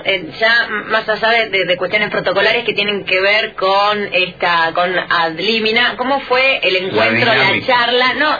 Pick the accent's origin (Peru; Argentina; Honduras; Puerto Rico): Argentina; nos hacemos todos los argentinos